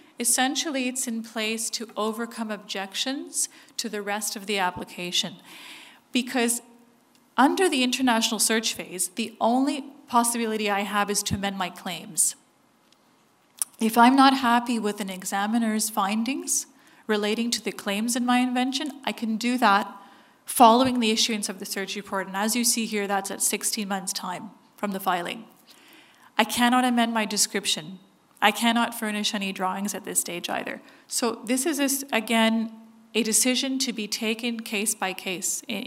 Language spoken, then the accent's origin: English; Canada; Not to be biased being Canadian, but in Canada you have actually 42 months